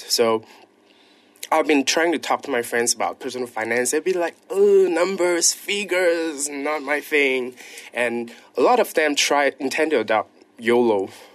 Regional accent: Penang, Malaysia; I'm from Penang.

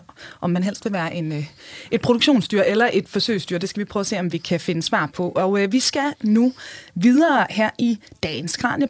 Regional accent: England, United Kingdom; now in Denmark; fordi jeg er vokset op i England

